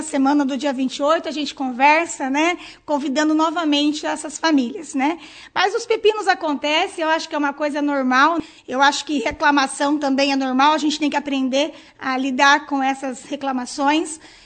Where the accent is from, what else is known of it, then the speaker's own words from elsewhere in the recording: Bandeirantes, Brazil; born there; a gente mora aqui, nasci em Bandeirantes e sou professora